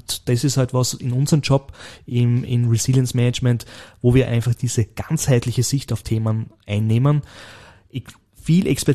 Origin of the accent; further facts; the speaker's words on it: Burgenland, Austria; moved away; in mein Heimatbundesland, dem Burgenland, ja, das ich schon vor über 20 Jahren, 25 Jahren verlassen habe, ja.